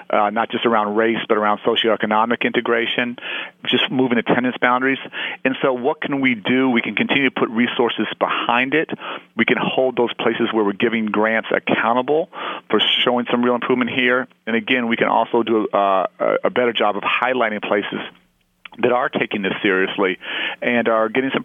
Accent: Chicago, Illinois, United States; across the country and in my hometown of Chicago

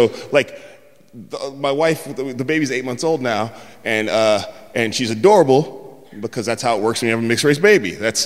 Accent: San Francisco, California, United States; I'm from San Francisco. I've never, ever heard that before and never thought that I would hear that. I live in San Francisco.

